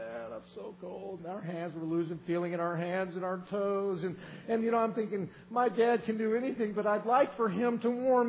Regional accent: California, United States; me and my brother Paul, you know, we came from California for hunting season

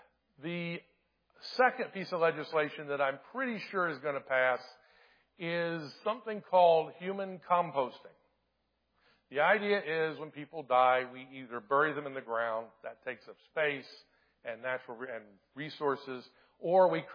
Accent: Delaware, United States; And I come from Delaware, which is probably one of the most bluest states in the nation.

